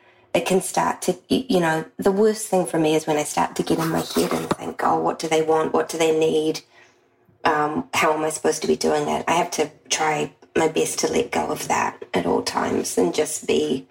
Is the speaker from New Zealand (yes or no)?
yes; New Zealand; I'm from New Zealand